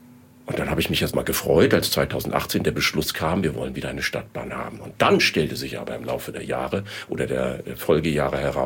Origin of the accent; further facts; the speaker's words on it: Flensburg, Schleswig-Holstein, Germany; now in Kiel, Germany; ich bin gebürtiger Flensburger und jetzt seit 36 Jahren in Kiel.